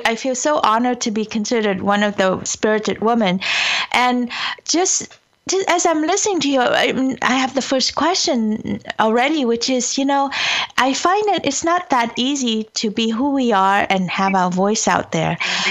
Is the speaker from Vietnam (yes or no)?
yes; Vietnam; moved away; I was born in Vietnam and I was raised to keep my voice down and only speak when spoken to.